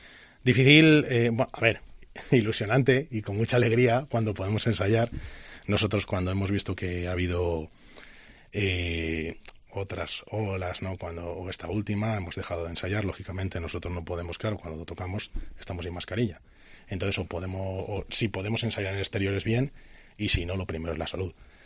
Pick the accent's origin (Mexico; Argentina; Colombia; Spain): Spain; Castile; pero como digo yo siempre, nosotros somos castellanos.